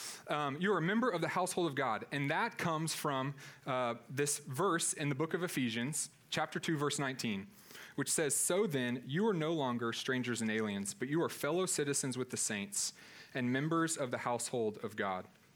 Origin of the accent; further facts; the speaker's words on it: Kentucky, United States; I grew up in Kentucky in a small town, kind of horse country. So lots of rolling hills and horse farms.